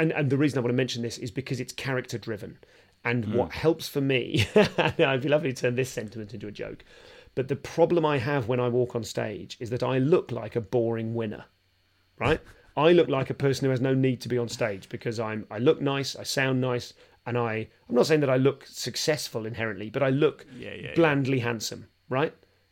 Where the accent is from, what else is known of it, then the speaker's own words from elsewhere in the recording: London, United Kingdom; so I'm from London and there'd be a boo or something.